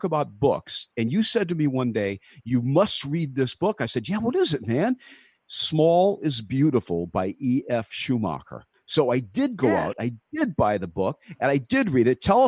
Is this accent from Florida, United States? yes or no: no; Detroit, Michigan, United States; when the Red Sox used to come to Detroit, when I was still working in my hometown